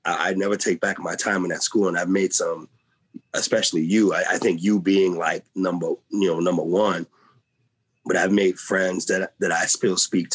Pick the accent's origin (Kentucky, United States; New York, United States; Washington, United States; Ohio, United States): New York, United States; Astoria; even growing up in Astoria, which is a very multi area